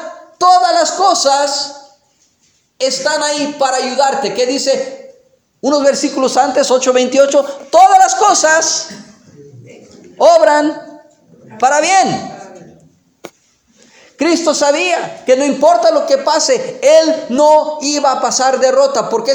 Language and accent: Spanish; Mexico City, Mexico; cuando era niño yo me crié ahí en la Ciudad de México, en la capital